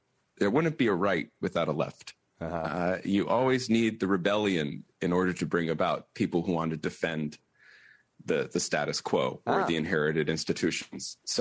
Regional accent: United States; I am a conservative. I'm an American conservative.

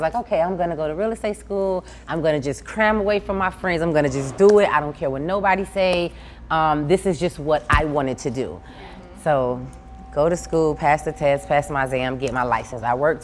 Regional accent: Miami, Florida, United States; For me, I'm from Miami, of course. I grew up in Liberty City.

